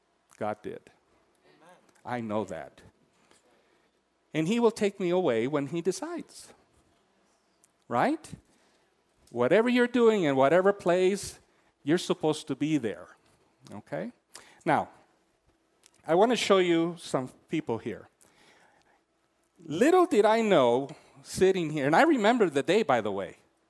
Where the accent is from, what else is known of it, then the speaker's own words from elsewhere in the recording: Colombia; I come from Colombia, and some of you come from other places.